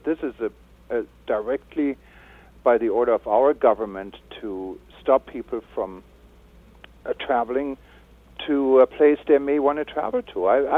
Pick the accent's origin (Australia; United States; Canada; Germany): Germany; West Germany; English is a second language; I grew up in Germany during the time when the Western and Eastern world was divided